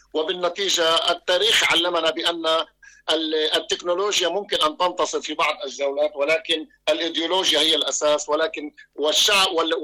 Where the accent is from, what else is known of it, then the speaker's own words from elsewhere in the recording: South Lebanon, Lebanon; وأنا ابن الجنوب اللبناني